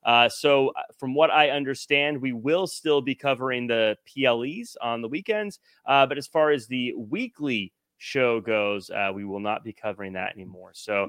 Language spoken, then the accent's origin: English; Tacoma, Washington, United States; Yeah, Tacoma, Washington, my hometown. Thank you guys for representing.